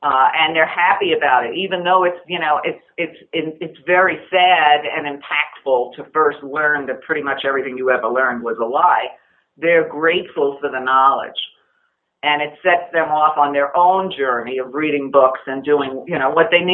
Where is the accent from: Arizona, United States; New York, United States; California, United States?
New York, United States; That's something I learned growing up in New York.